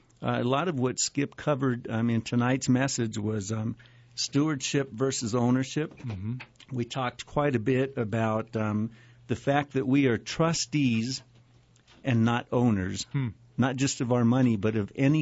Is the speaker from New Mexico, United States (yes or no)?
yes; Albuquerque, New Mexico, United States; Lived in Albuquerque all of my life. I grew up in the South Valley.